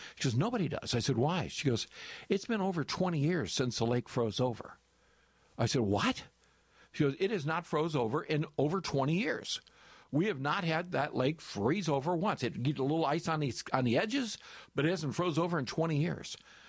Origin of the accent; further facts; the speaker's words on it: Michigan, United States; I grew up in Michigan as a child, lived on a lake called Mill Lake, halfway between Hastings, Michigan, and Battle Creek, Michigan.